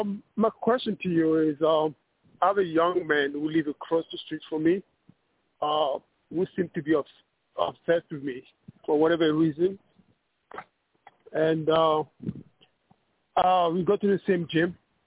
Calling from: New York, United States; I'm calling from New York.

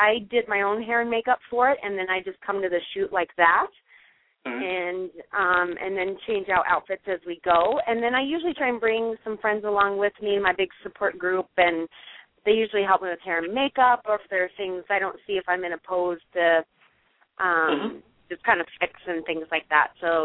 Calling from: Denver, Colorado, United States; I'm calling from Denver, Colorado.

